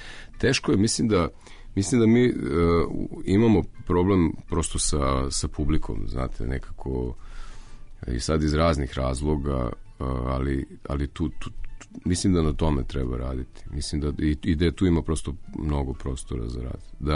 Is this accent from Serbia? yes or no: yes; Zrenjanin, Vojvodina, Serbia; ja sam iz Renjanina